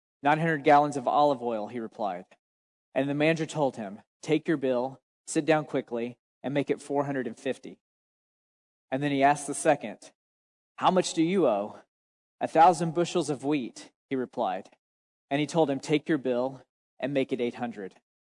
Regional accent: Oklahoma, United States; So growing up in Oklahoma, one of the things I was looking forward to in becoming a high school student

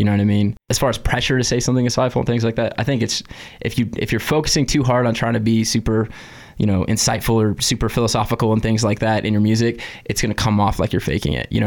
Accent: California, United States; cause I'm from California originally

